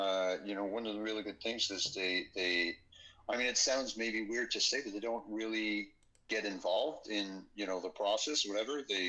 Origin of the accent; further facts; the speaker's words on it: Montreal, Quebec, Canada; so yes, we are from Montreal, basically.